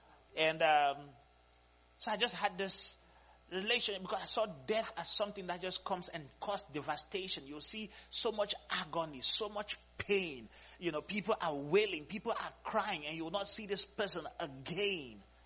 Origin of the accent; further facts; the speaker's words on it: Cameroon; As a child. Growing up in Cameroon